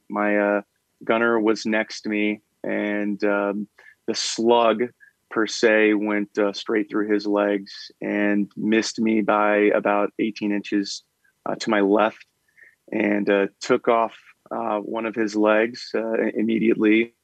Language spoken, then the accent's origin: English; Ottumwa, Iowa, United States; So growing up in Ottumwa